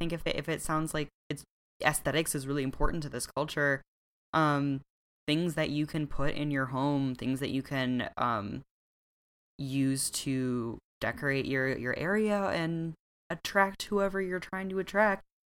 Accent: Michigan, United States; This shows I'm from Michigan, where they're like, it's a big thing.

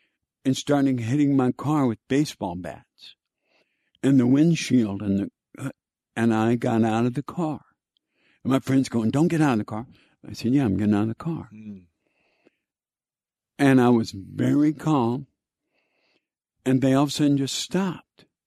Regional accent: Texas, United States; because I grew up in Texas. So, you know, there's a bit of racism.

